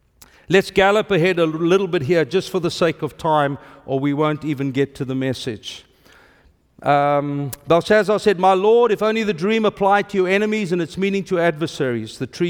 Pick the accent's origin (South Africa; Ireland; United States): South Africa; I can go to Brazil without a visa as a South African. I can go to Libya without complexity as a South African.